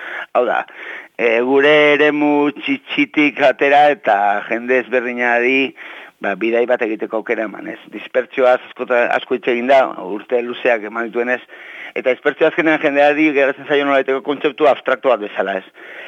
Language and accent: Basque; Bilbao, Basque Country, Spain; nibelez bilbotarra naiz, jaiotze, Santutxua